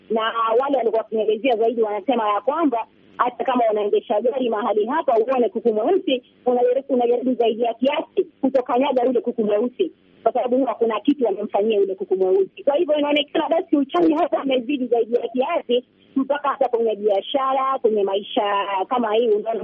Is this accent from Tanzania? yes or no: no; Kenya; mimi unaona nimetoka Kenya.